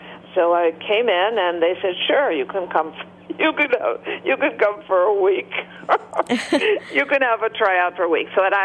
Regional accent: Detroit, Michigan, United States; I grew up in Detroit. My family lived outside of Detroit.

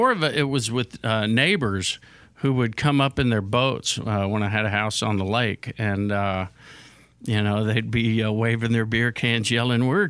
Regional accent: Houston, Texas, United States; now in Nashville, United States; Yeah, I'm from Houston.

